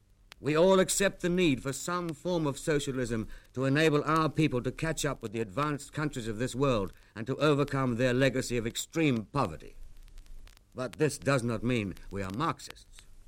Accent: Mthatha, Eastern Cape, South Africa; born there; After all, I was born in Umtata 46 years ago.

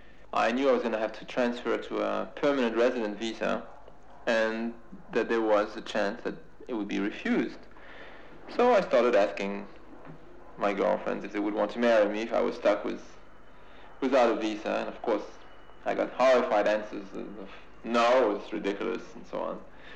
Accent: Algeria; I was born in Algeria 28 years ago. I was born in an upper middle class family.

